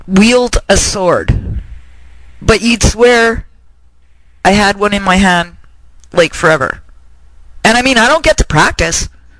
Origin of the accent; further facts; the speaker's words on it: Canada; No. I'm Canadian. We can't have guns. It's illegal.